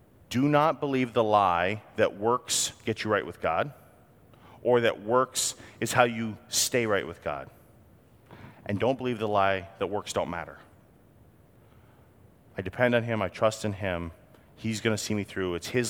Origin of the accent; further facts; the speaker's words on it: New England, United States; I grew up in New England, liberal New England, crazy left-wing liberal New England.